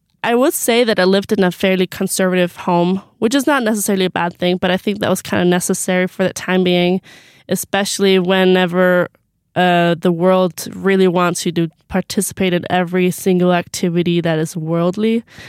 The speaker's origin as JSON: {"language": "English", "country": "Iceland", "tie": "born or raised there", "lives_now": "Rexburg, United States", "said": "growing up in Iceland where there's no church at all, basically."}